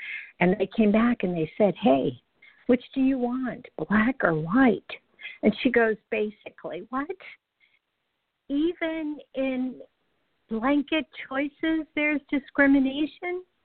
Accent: Bible Belt, United States; This is probably making some of you get palpitations in your heart because I grew up in the Bible Belt.

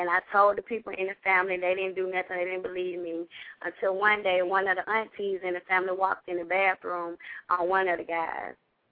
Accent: Georgia, United States; also born or lived in California; I was raised from a great aunt, and I was born in California, but I was here in Georgia.

